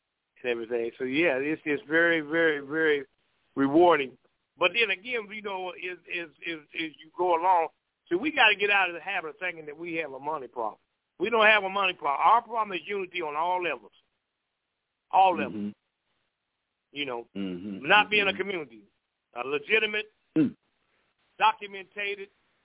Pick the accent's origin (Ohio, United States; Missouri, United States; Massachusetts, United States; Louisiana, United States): Ohio, United States; also born or lived in Florida; I don't know what flight that was, because you know, I'm from Ohio, but I used to be down here most of my life when I was young too.